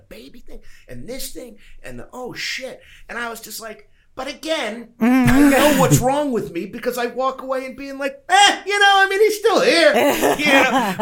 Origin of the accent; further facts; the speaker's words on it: Rhode Island, United States; I came from Rhode Island. Like, you know, I'm from New England.